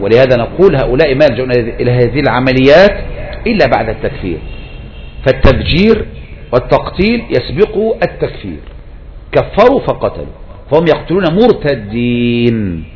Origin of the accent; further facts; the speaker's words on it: Egypt; عندنا في مصر الآن حرسها الله